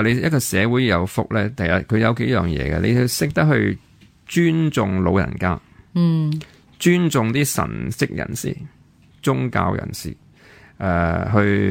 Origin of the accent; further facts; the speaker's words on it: Hong Kong; 因为我哋香港人太即系一切呢啲。